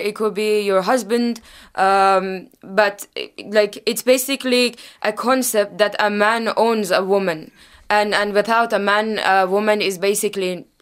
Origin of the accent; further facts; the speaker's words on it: Mazar-e-Sharif, Balkh, Afghanistan; English is a second language; I'm from Mazar-e-Sharif, which is in the north of Afghanistan.